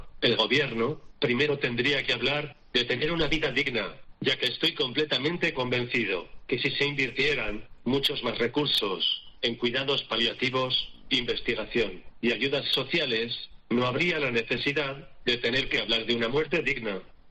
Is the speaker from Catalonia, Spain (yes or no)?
yes; Catalonia, Spain; Yo, como catalán que soy, estoy harto del independentismo.